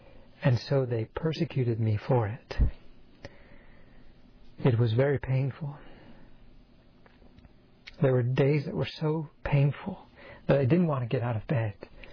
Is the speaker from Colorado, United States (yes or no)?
yes; Colorado, United States; I grew up in Colorado where we don't have cardinals.